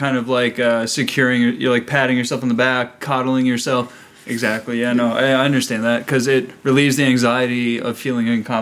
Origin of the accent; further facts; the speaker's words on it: Newfoundland and Labrador, Canada; now in British Columbia, Canada; I'm from Newfoundland, now I'm in BC, one coast to the other, coastal BC.